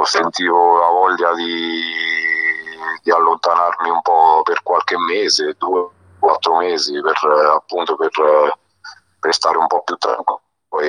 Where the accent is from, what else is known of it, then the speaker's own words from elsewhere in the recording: San Benedetto del Tronto, Marche, Italy; io sono di San Benedetto